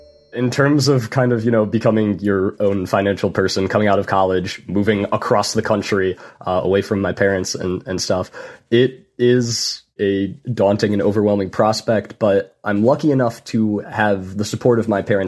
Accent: Avon, Ohio, United States; I'm from Avon, Ohio, and I recently graduated from Ohio State University. My plans now are I would like to move to LA.

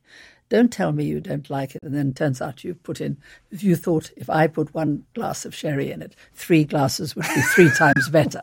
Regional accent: South Africa; Well, I grew up in South Africa

